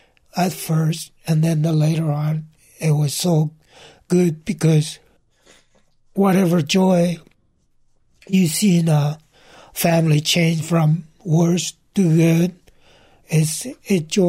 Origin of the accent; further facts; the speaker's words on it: Colorado, United States; As you mentioned, you know, we grew up together in Colorado.